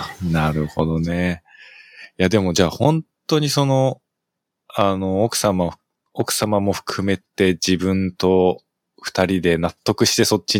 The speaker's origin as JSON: {"language": "Japanese", "region": "Chiba", "country": "Japan", "tie": "born or raised there", "also_born_or_lived": "Ibaraki / Kanto", "said": "例えば北海道の大草原みたいなそういう感じの田舎ではないけども、まあ別に都会でもない普通の千葉の町って感じのところで生まれ育って、で、その後茨城に行って、たりとかもしたけど、まあ大体関東ら辺で、一回ね、岡山の方に一瞬だけ住んだこともあるんだけど"}